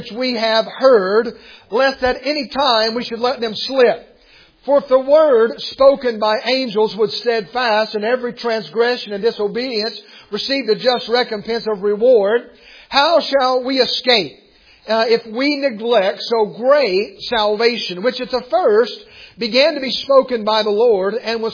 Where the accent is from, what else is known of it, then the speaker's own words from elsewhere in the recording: United States; As an American Christian, we have no idea what it's like to face that kind of decision.